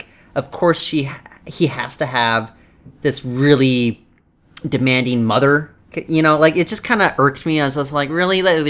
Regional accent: Vancouver, British Columbia, Canada; We're from Vancouver. Like, there's a sizable Asian population here.

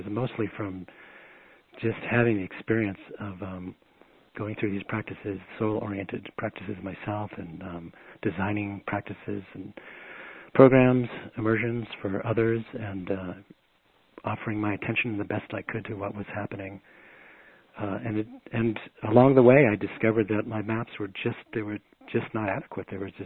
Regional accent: Boston, Massachusetts, United States; I grew up in Boston. There was a lot of rainy days

